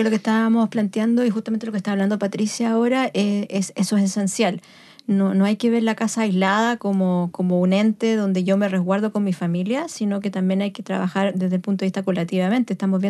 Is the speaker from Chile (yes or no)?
yes; La Serena, Coquimbo, Chile; moved away; Yo soy de La Serena y para mí ver mi ciudad, he viajado, bueno, hace muchos años que ya no vivo allá